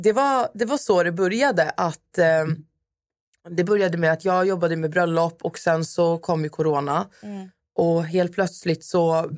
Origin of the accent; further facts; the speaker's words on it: Stockholm, Stockholm County, Sweden; now in Södertälje, Sweden; Jag är uppvuxen i Stockholm, på Södermalm.